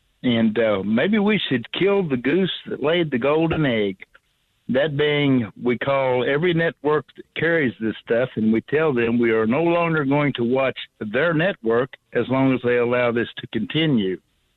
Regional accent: Arkansas, United States; moved away as an adult; now in North Carolina, United States; I grew up in Northeast Arkansas, and I lived there until very recently, and I moved to North Carolina.

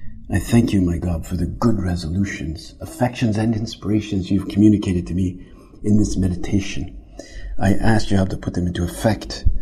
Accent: Canada; I'm from Canada, and I'm one of the translators.

